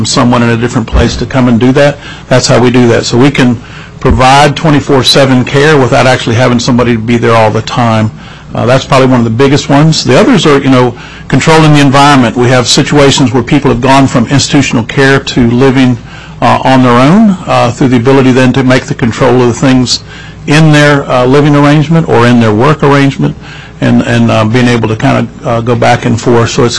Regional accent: North Carolina, United States; I'm from North Carolina, so I speak a little bit slower.

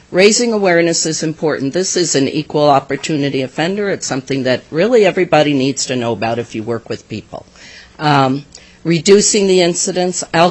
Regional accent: Kiana, Alaska, United States; I am from Kiana.

